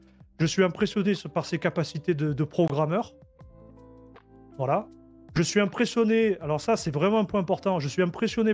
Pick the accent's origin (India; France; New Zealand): France; Marseille, Provence-Alpes-Côte d'Azur; accent: Marseille; Avec l'accent marseillais, c'est compliqué.